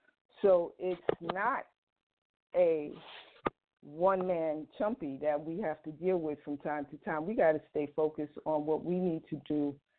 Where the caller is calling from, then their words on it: Florida, United States; I'm calling from Florida.